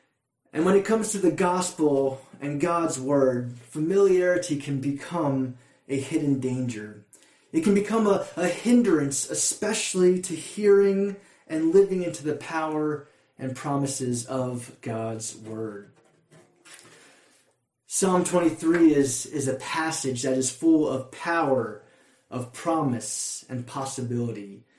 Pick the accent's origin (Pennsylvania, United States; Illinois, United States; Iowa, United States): Pennsylvania, United States; Philadelphia; Growing up in Philly, there was an amazing and wonderful place called Wawa.